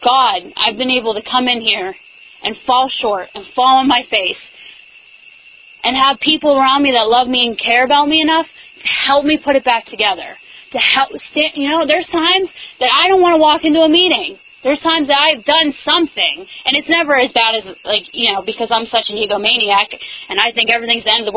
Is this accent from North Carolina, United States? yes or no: no; Pittsburgh, Pennsylvania, United States; I'm an addict. I'm from Pittsburgh, Pennsylvania. And you probably don't even know where that is.